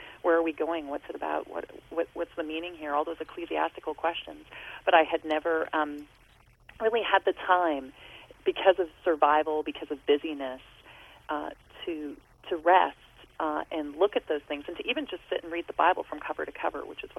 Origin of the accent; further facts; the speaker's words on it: London, Ontario, Canada; I come from London, Ontario, Canada, and from kind of a middle class background